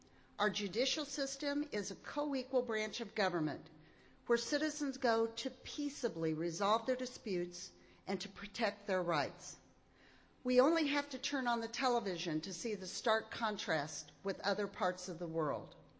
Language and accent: English; Nevada, Missouri, United States; I am proud to be a lifelong Missourian. I was born and raised in Nevada in Vernon County. I am a product of the public schools of this state